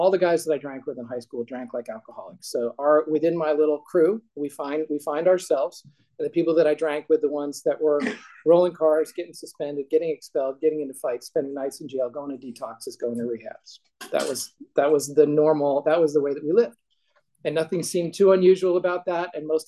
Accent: Portland, Maine, United States; in my hometown, Portland, Maine.

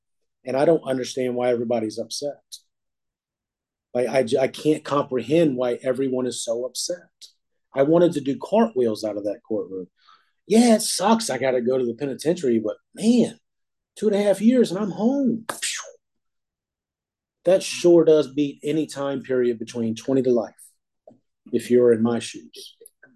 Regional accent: Virginia Beach, Virginia, United States; I grew up in Virginia Beach, and I would go sit out on the beach sometimes at nighttime and listen to the waves crash

